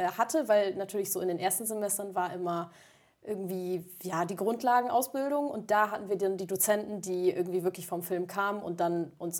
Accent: Hamburg, Germany; ich komme auch aus Hamburg und meine Eltern ich habe mit meinen Eltern noch zusammen gewohnt

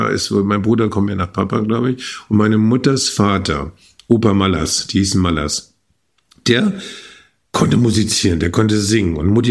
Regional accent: Börnsen, Schleswig-Holstein, Germany

